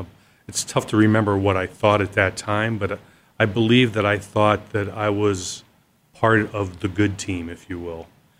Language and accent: English; Ohio, United States; Born and raised in Ohio. I served 4 years in the Marine Corps and decided that wasn't for me, so I got out.